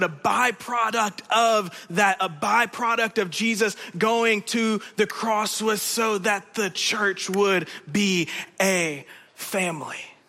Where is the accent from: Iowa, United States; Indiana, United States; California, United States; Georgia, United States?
Indiana, United States; To be more specific, I'm from Indiana. I had a mom, a dad, three older brothers, and a younger sister.